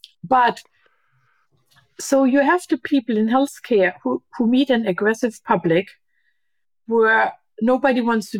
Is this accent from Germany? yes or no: yes; Germany; English is a second language; I'm from Germany.